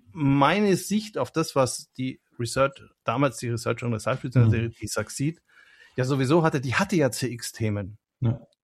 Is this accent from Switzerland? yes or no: no; Nuremberg, Bavaria, Germany; ich komme ursprünglich aus Nürnberg